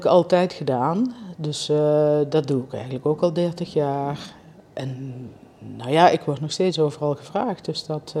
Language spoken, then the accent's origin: Dutch; Limburg, Netherlands; En ook niet opgegroeid met vis. Ik ben opgegroeid in Limburg.